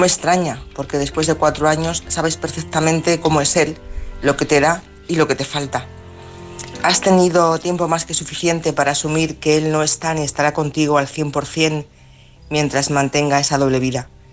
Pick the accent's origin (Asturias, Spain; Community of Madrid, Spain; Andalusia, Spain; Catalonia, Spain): Community of Madrid, Spain; Madrid; de Madrid.